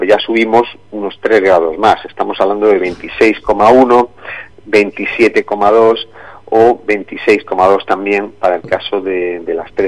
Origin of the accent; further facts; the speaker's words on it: Andalusia, Spain; now in Murcia, Spain; Yo soy almeriense.